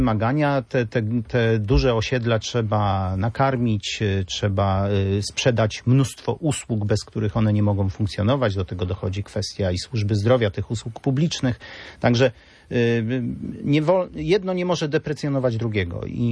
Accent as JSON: {"language": "Polish", "region": "Kuyavian-Pomeranian Voivodeship", "country": "Poland", "moved": "as an adult", "said": "22 lata temu przyjechałem na wybrzeże z Kujawsko-Pomorskiego właśnie za pracą. Dzisiaj już tutaj zapuściłem korzenie i pewnie tak to pozostanie."}